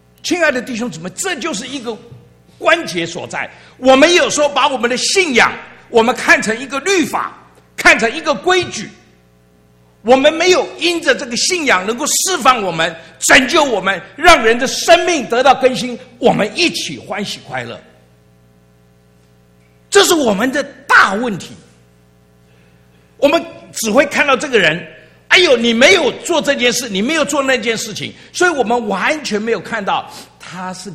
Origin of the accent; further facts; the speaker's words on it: China; 我们中国人是用什么动物来做我们中华民族的代表吗？